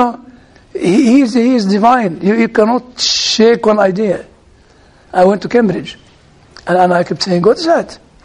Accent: Egypt; English is a second language; I said to him, you know, I am from Egypt.

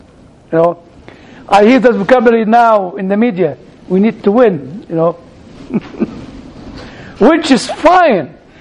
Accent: United Kingdom; I don't have the right to vote because I'm still British.

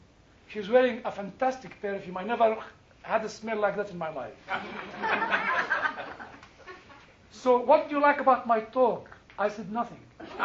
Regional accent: Egypt; I said, yes, I come from the Stone Age civilization. You know, and you have seen the pyramids, you know. That's the only thing we have in Egypt.

